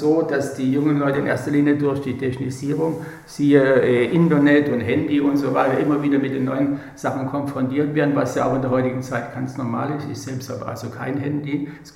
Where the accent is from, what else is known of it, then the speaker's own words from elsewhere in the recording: Leipzig, Saxony, Germany; moved away as an adult; now in Ulm, Germany; Ich bin 1940 in Leipzig geboren, bin seit 1961 in Ulm